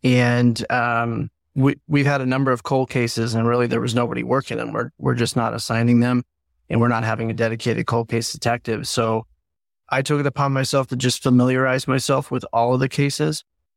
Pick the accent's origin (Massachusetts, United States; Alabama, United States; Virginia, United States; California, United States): California, United States; Sunnyvale; she was dumped at a miniature golf location that I went to for teen parties and birthday parties, all growing up in Sunnyvale.